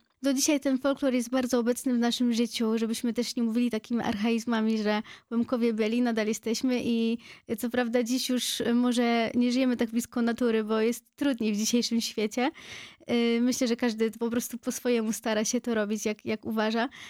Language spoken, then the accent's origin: Polish; Lower Silesian Voivodeship, Poland; jest właśnie na Dolnym Śląsku, stąd nasze działania też właśnie głównie opierają się tutaj i my jesteśmy stąd.